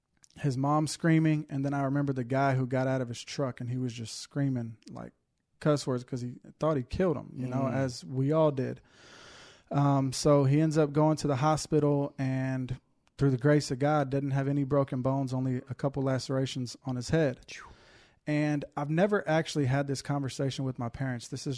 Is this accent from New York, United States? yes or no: no; Houston, Texas, United States; I am 32 years old. Born and raised in Houston, Texas.